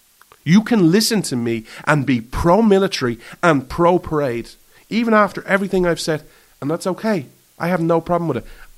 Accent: Ireland; you thrive as Americans and I thrive as an Irishman and we thrive as a world

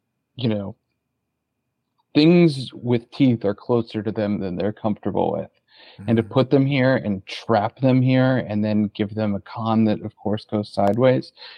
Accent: South Carolina, United States; now in Nebraska, United States; I'm not from Nebraska. I've lived here for a long time now, but I'm not from here. I grew up in South Carolina.

